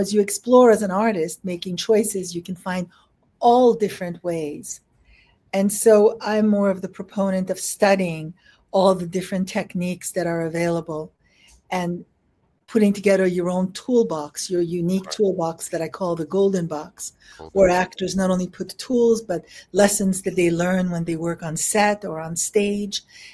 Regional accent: Paris, Île-de-France, France; And then growing up in Paris, I would always go to museums.

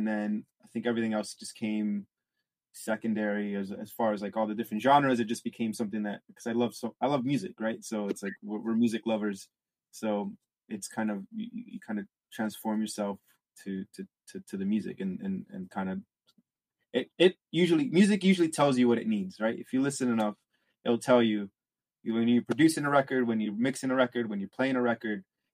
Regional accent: Los Angeles, California, United States; So I think it was just a matter of where I grew up in Los Angeles, it being such an eclectic place

